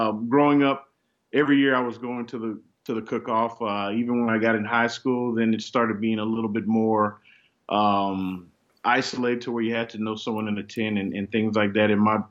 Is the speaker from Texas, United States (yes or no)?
yes; Houston, Texas, United States; Born and raised in Houston, Texas. Family's from Louisiana. So I like to tell people I grew up in Texas, but I grew up in Louisiana on the weekends.